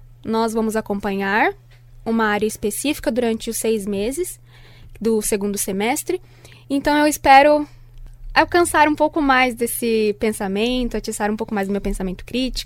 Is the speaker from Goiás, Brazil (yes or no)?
no; Presidente Venceslau, São Paulo, Brazil; moved away as an adult; now in Londrina, Brazil; eu tenho 22 anos e eu não sou de Londrina, sou de Presidente Venceslau, São Paulo.